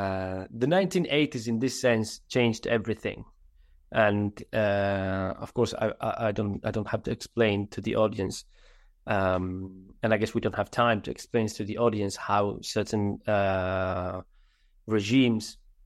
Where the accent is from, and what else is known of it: Sardinia, Italy; first language Sardinian; English is a second language